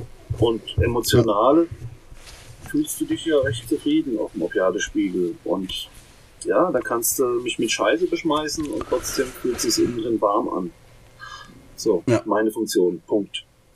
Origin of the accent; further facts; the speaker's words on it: Lower Saxony, Germany; Ich komme aus der Jade-Ecke her